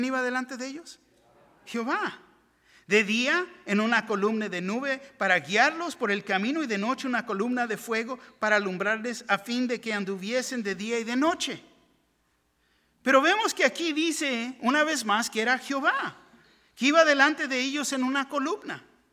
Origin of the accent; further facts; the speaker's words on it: Tijuana, Baja California, Mexico; Me recuerdo de niño como cuando llovía en Tijuana.